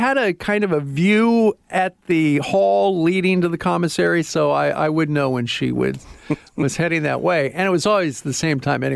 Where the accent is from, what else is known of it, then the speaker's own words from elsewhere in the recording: Iowa, United States; Didn't really like that, even though I'm from Iowa, because the station was owned by Iowa State University